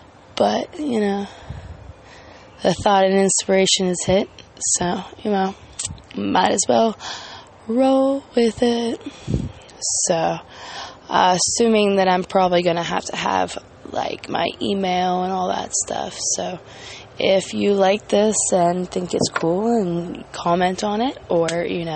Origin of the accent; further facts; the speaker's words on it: California, United States; because I was from California and now I'm in the Hicks.